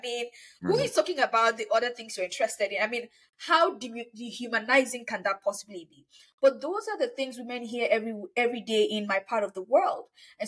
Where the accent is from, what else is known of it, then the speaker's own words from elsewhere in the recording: Nigeria; And also for some perspective as well, I come from Nigeria, and in many parts of Africa as a whole